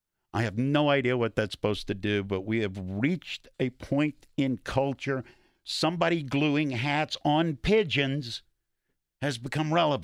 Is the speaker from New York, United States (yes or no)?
no; Alabama, United States; And I've talked about where I grew up and how I grew up in Alabama and the University of Alabama football.